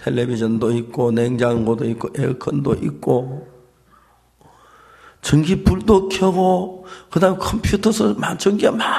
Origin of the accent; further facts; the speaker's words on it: South Korea; 내가 한국 사람을 그런지 몰라도 자연히 쉽게 뭐 딱딱 되돌아니